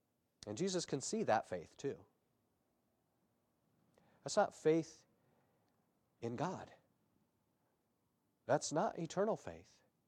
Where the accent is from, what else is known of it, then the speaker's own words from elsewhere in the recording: Colorado, United States; growing up in Colorado, it was wonderful to go visit some of the mines in the abandoned mines in places in the mountains